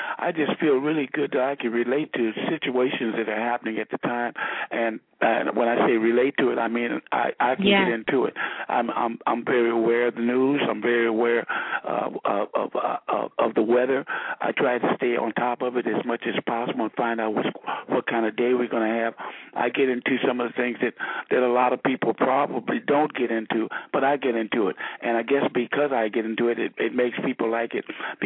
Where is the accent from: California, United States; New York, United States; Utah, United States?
California, United States; Los Angeles; Growing up in Los Angeles was really a wonderful experience for me.